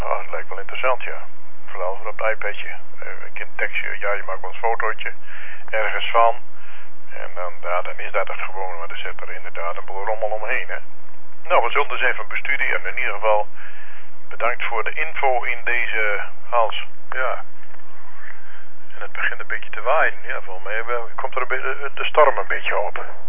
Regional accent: Netherlands; Daar zijn we Nederlanders voor, hè. Als het maar gratis is.

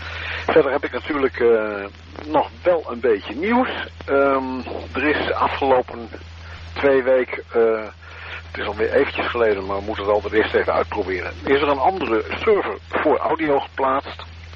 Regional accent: Assen, Drenthe, Netherlands; uit Assen.

